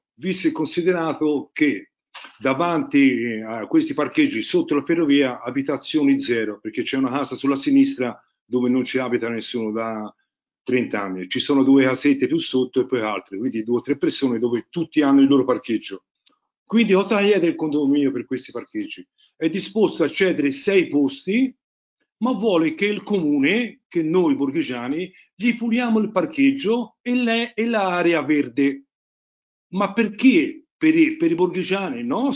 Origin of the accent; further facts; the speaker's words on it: Borgo San Lorenzo, Tuscany, Italy; Però io sono di Casa Borgo San Lorenzo, signor sindaco.